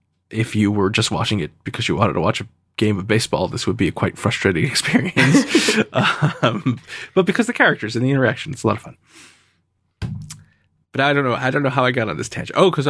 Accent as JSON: {"language": "English", "country": "United States", "said": "I'm an American, so you're kind of forced to play baseball when you're a kid."}